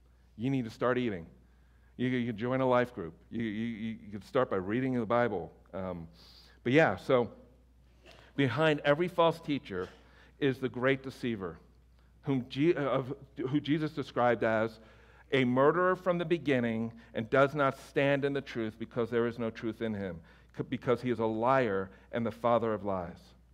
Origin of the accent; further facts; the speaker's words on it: Philadelphia, Pennsylvania, United States; I mean, not only because I was from the Philadelphia area, but just arrogant.